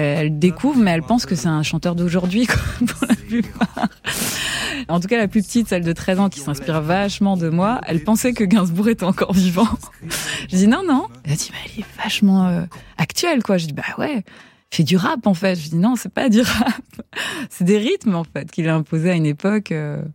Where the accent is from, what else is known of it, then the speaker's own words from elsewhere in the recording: Kigali, Rwanda; born there; Je suis née donc en Afrique. Et mes parents, quand ils sont rencontrés, ils avaient un lieu qui s'appelait l'Auberge des Mille Collines.